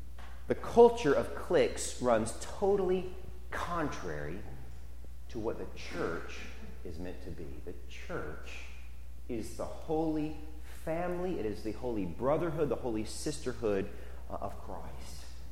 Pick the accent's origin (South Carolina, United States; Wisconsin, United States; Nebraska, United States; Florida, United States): South Carolina, United States; Mount Pleasant; I was from Mount Pleasant, okay? And being a Mount Pleasant boy, you're not the same as being a downtown Charleston boy, okay?